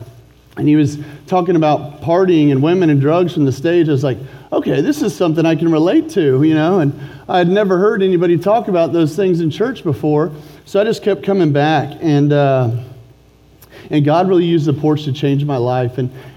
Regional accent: Dallas, Texas, United States; And so I grew up here in Dallas, and I had strong Christian parents

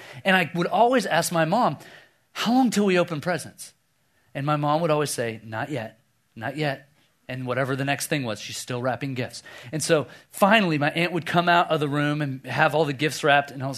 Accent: Oklahoma, United States; I grew up in Oklahoma. I have a sister, and that's it.

